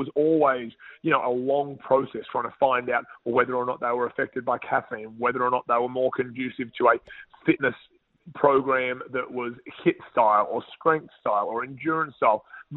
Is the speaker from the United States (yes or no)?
no; Australia; And I think that the nice part about being an Australian over here is just the authenticity that you get and the mateship that you get with these guys